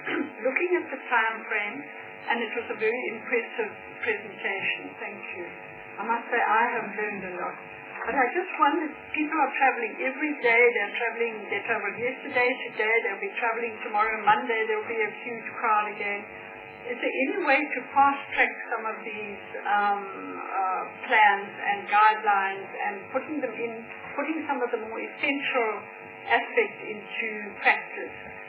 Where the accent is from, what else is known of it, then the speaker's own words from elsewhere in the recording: Port Elizabeth, Eastern Cape, South Africa; I come from Port Elizabeth. What's happening there? What's happening in East London? What's happening in Craddock?